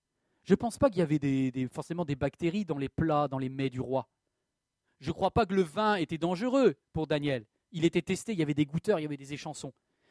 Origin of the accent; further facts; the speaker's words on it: Plounévezel, Brittany, France; moved away as an adult; also born or lived in Carhaix-Plouguer; Moi, j'ai quitté la Bretagne. Je suis né à Carré-Plouguer au milieu des vaches. Il n'y a pas d'université à Carré. Là où j'habitais, c'était Plounévezel au lieu dit Quatilouarn, le bois du renard.